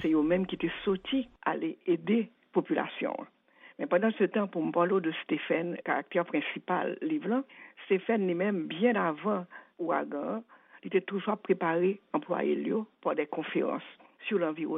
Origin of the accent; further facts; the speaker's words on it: Haiti; en tant qu'haïtienne